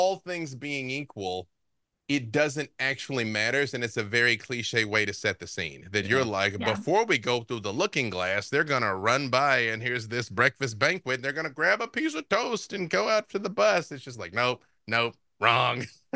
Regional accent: Arkansas, United States; because I'm not supposed to be able to pronounce Latin because I'm from Arkansas

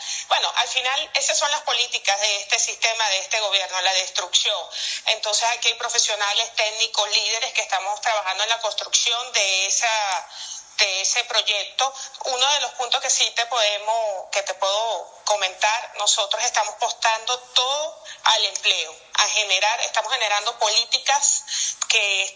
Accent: Valencia, Carabobo, Venezuela; born there; also born or lived in Nirgua; yo nací en Valencia, pero viví hasta los 3 años en Nirgua, porque mis papás, bueno, obviamente por mi apellido … yo soy hija de padres italianos

